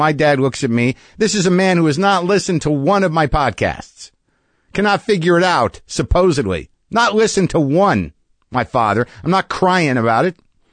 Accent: New Mexico, United States; I grew up in New Mexico.

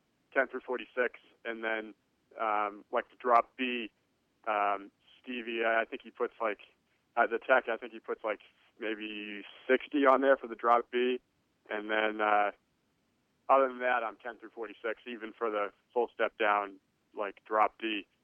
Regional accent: Boston, Massachusetts, United States; now in Las Vegas, United States; I'm from Boston originally. I live in Vegas.

